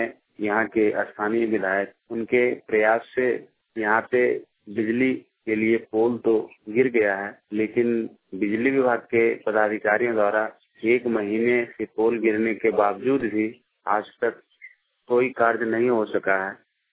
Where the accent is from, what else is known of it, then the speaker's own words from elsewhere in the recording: Paira Matiyana, Bihar, India; मैं सोनो प्रखंड का रहने वाला हूँ, पैरा मटियाना गाँव का।